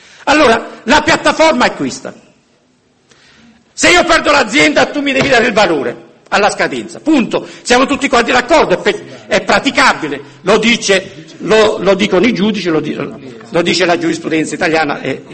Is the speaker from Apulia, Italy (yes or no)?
yes; Apulia, Italy; io vengo dalla Puglia, voi lo sapete